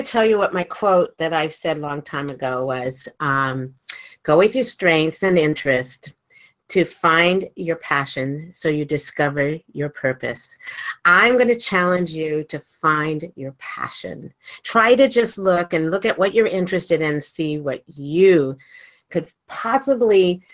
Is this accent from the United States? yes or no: yes; Maryland, United States; I grew up in Maryland. I went to a wonderful school district, Montgomery County Schools.